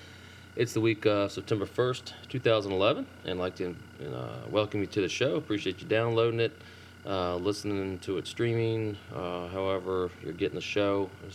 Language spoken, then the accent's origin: English; San Leandro, California, United States; born there; I was born in San Leandro, California, which, there's earthquakes out there.